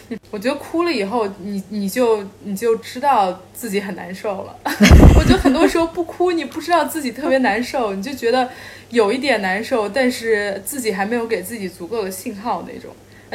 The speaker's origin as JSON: {"language": "Chinese", "region": "Beijing", "country": "China", "tie": "born or raised there", "also_born_or_lived": "United States", "said": "因为我在北京长大嘛"}